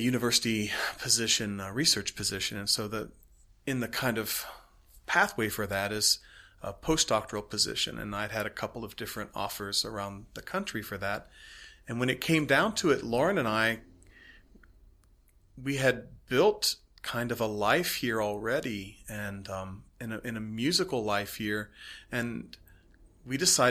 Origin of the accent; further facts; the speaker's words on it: Cincinnati, Ohio, United States; now in Lafayette, United States; I grew up in Cincinnati, Ohio, and quite frankly, if I had ranked all of the places in the United States where I would live, this would have been very low on the list